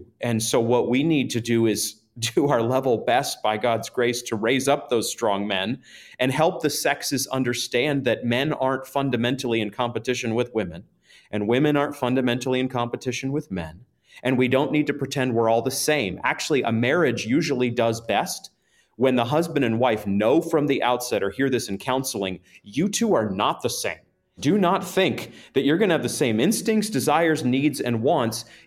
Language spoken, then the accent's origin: English; New England, United States; I'm from New England, so forgive the snow-based metaphor here